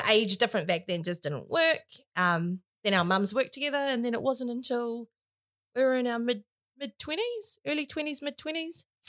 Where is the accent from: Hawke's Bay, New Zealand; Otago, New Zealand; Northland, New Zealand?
Northland, New Zealand; Whangarei; also born or lived in Gisborne; From Gisborne, grew up in Whangarei. Obviously, that's where I met my partner.